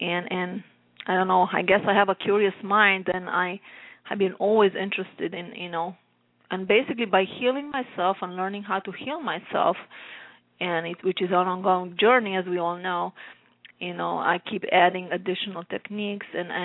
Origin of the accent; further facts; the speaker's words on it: Slovenia; English is a second language; moved away as an adult; I come from Slovenia. I was 29 when I lived from there